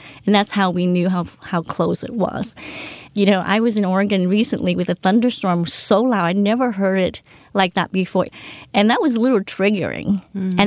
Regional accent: Da Nang, Vietnam; also born or lived in Nha Trang; I was born in Nha Trang. It's a coastal town of South Vietnam. We moved to Da Nang when I was four.

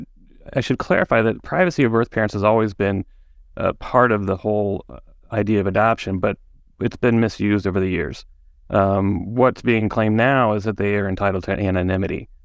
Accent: Washington, District of Columbia, United States; born there; I was born and adopted in the District of Columbia.

